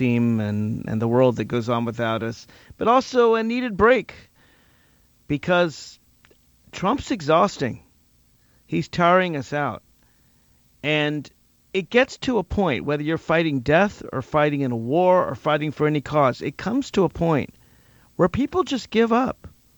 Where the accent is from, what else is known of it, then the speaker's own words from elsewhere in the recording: Alexandria, Virginia, United States; Let's start with Susan in my hometown of Alexandria, Virginia, line 4.